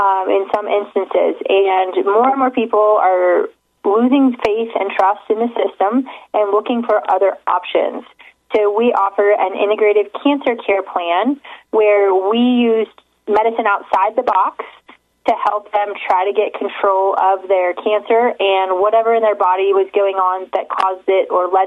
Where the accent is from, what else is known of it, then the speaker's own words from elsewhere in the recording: Iowa, United States; We're based out of St. Louis, but we have offices in southern Iowa in my hometown and Detroit, Michigan.